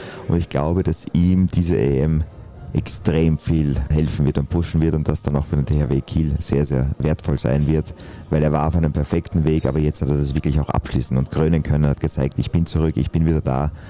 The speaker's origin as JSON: {"language": "German", "country": "Austria", "said": "als Österreicher"}